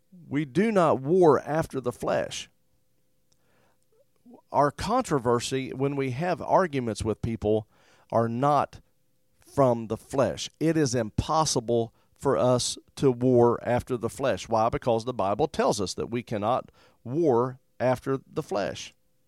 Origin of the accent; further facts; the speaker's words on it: West Virginia, United States; And you say, oh, we're from West Virginia.